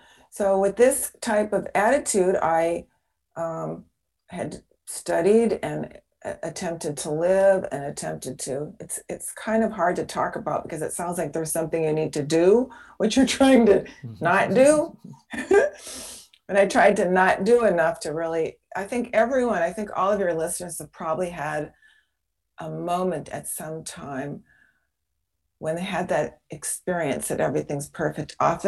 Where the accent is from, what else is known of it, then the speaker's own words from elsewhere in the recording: Seattle, Washington, United States; moved away; I grew up in, I was a neighbor of yours. I was in Seattle. And as soon as I was old enough, I moved to the sun because I couldn't take that rain.